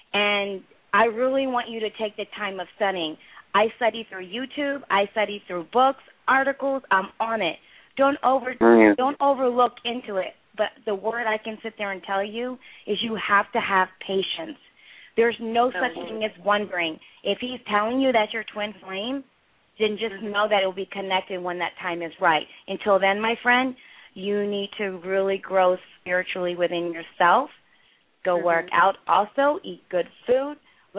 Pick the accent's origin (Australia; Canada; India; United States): India; I'm from India